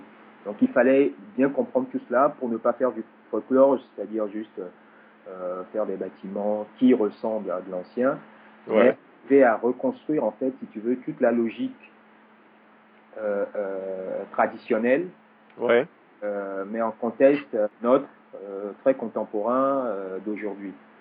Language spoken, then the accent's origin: French; Togo; je suis togolais.